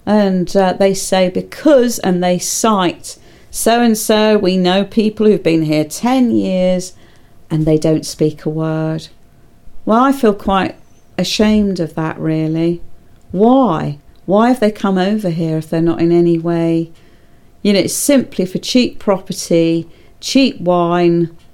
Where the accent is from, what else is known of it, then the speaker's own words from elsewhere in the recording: United Kingdom; accent: English; You will never speak it as a native. We will always be seen as British.